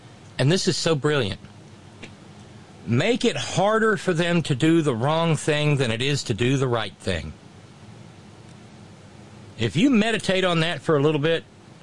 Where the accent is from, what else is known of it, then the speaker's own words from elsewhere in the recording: the South, United States; there's so much wrong with the South, and I can say that as a Southerner.